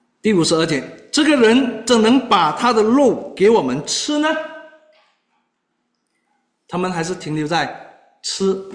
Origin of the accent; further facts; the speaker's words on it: China; 我中国人什么都吃